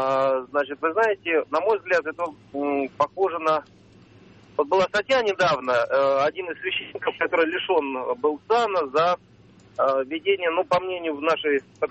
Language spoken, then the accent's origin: Russian; Moscow, Russia; я из Москвы.